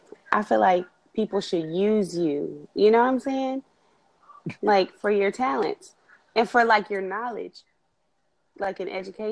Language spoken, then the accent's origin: English; Texas, United States; maybe because I'm from Texas